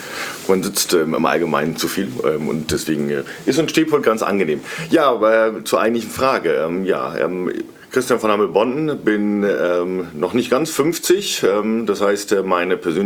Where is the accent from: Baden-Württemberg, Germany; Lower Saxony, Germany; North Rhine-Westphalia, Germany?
Lower Saxony, Germany; Cloppenburg; now in Munich, Germany; Aufgewachsen bin ich in Kloppenburg, einer schönen Kreisstadt in Niedersachsen, auf dem flachen Land. Bin aber seit über 20 Jahren inzwischen in München wohnhaft.